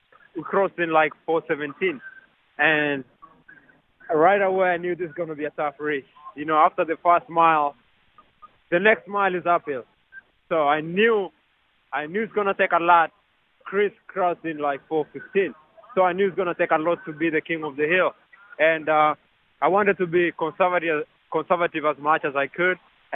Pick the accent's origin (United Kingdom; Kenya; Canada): Kenya; So it's all about the mentality and how we grew up in Kenya, and the life was tough and everything was tough.